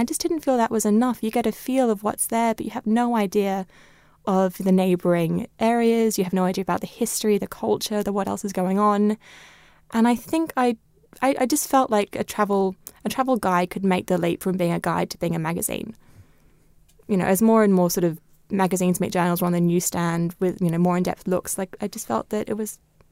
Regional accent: Australia; I grew up in Australia, which is a land of harsh light and bright colours

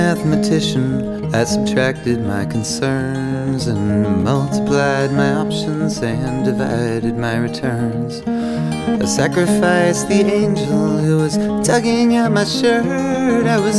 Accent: Providence, Rhode Island, United States; And there's an old mansion in Newport, Rhode Island, which is where I'm from Providence.

